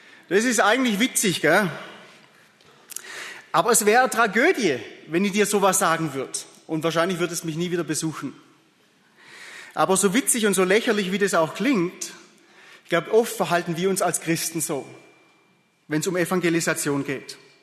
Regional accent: Heilbronn, Baden-Württemberg, Germany; Ich bin ja auch aus der Nähe von hier, ganz grob gesagt, Heilbronner Gegend.

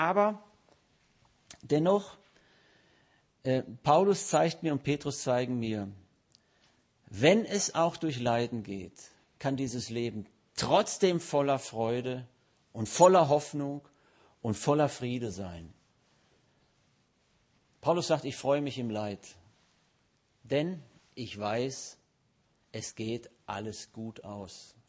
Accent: Bochum, North Rhine-Westphalia, Germany; Ich komme aus Bochum

